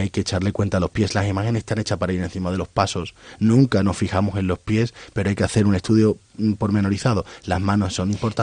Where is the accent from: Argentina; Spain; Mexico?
Spain; Seville, Andalusia; Yo soy de Sevilla